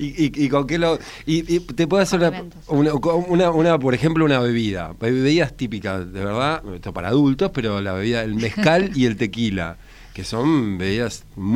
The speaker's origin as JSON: {"language": "Spanish", "country": "Argentina"}